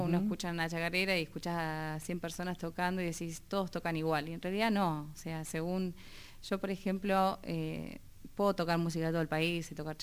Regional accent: La Plata, Buenos Aires Province, Argentina; born there; yo nací en Los Hornos, bueno, en La Plata, en Los Hornos, ¿verdad?

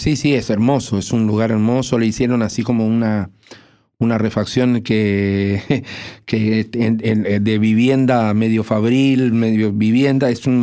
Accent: Corrientes, Argentina; now in Buenos Aires, Argentina; Yo vine de Corrientes a Buenos Aires y me costó mucho ese destierro primero.

